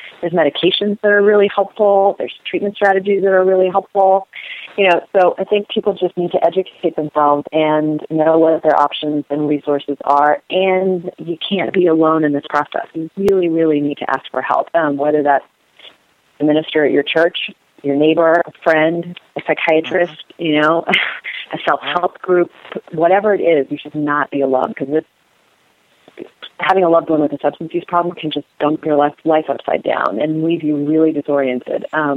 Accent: Kansas, United States; now in New York, United States; because I grew up in Kansas, and there's not a lot of resources, you know, in the middle of the country, and we're spoiled here in New York.

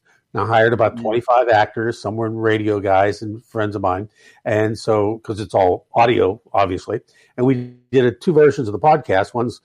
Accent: Pittsburgh, Pennsylvania, United States; took me up to Woolworths in Pittsburgh and Mount Oliver, which was our local shopping area when I was growing up in Pittsburgh.

